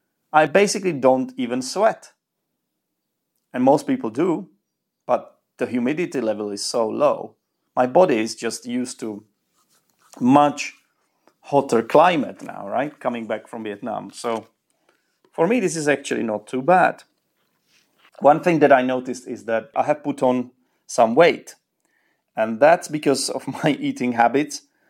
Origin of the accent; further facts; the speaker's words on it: Czechia; But, you know, I'm Czech. I'm from the Czech Republic.